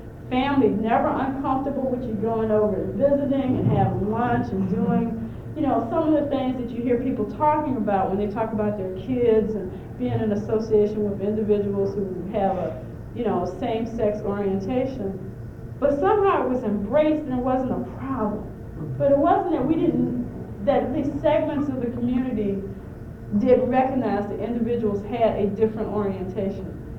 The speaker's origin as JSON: {"language": "English", "region": "the South", "country": "United States", "tie": "born or raised there", "said": "And I always think about my church experience growing up in the South."}